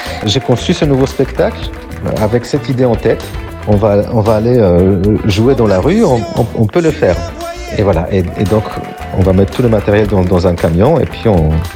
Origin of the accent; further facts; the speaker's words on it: Poland; French is a second language; now in France; Alors oui, mon enfance en Pologne sous un régime totalitaire fait que je suis particulièrement sensible à la notion de liberté.